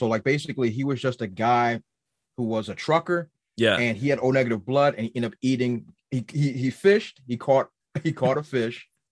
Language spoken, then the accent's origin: English; Washington, District of Columbia, United States; A little background. I'm from Washington, D.C.